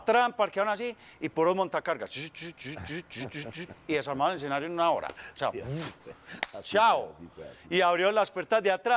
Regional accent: Colombia; nosotros venimos de Colombia

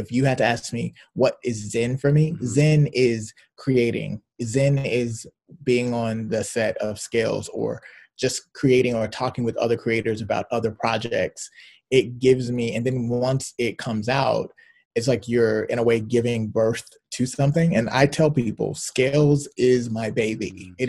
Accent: Chicago, Illinois, United States; born there; when we were in Chicago, because I was born in Chicago and then we moved, but I would always go back every summer.

